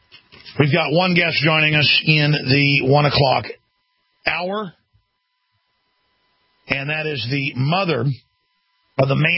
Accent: Rockwall, Texas, United States; I knew a narcotics trafficking police officer when I grew up in Rockwall, Texas, outside Dallas. I went to high school there 3 years, then moved down here.

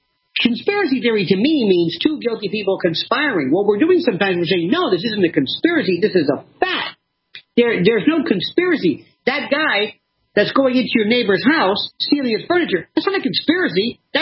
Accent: United States; I'm an American citizen who loves this country

